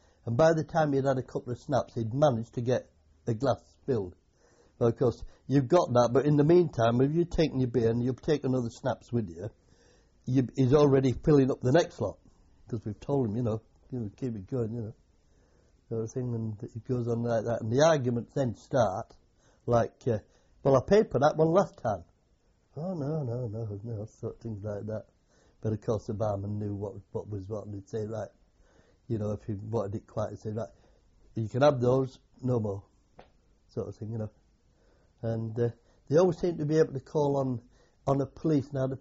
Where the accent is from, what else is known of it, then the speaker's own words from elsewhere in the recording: England, United Kingdom; being English